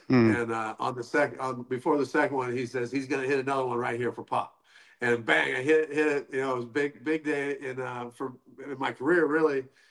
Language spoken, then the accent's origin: English; Illinois, United States; Yeah, so growing up in Central Illinois, all I did was play baseball. I had a batting cage in my backyard.